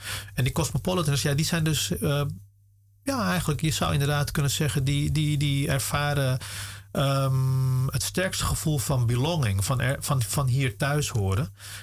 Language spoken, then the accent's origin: Dutch; Amstelveen, North Holland, Netherlands; daarna zijn we verhuisd naar Amstelveen.